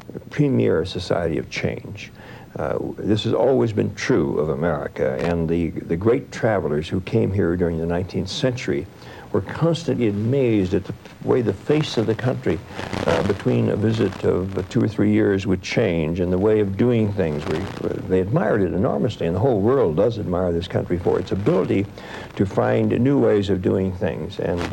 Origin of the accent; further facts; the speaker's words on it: Minneapolis, Minnesota, United States; I happened to find a postcard one day which my uncle had sent back to Minneapolis, which is my hometown, and his first visit to New York in 1911.